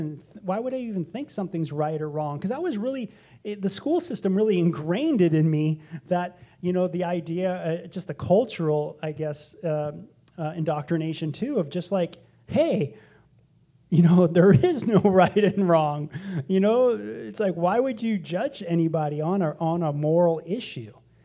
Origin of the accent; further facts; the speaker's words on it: California, United States; And I was raised in this culture, and you were too. We're from Southern California.